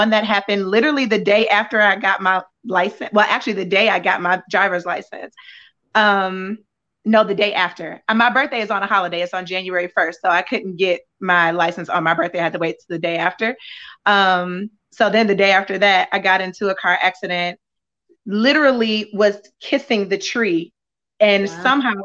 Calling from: Detroit, Michigan, United States; Yeah, I'm actually in Metro Detroit, Michigan, too.

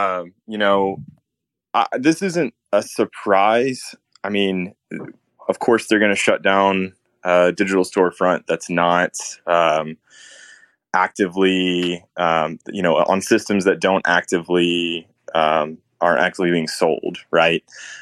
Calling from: Kentucky, United States; I'm calling from Western Kentucky.

